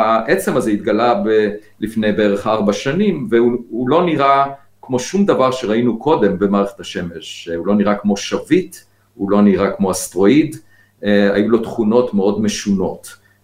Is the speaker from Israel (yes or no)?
yes; Beit Hanan, Central District, Israel; אני נולדתי במושב בית חנן, גדלתי על רקע אסיפת ביצים כל יום אחרי הצהריים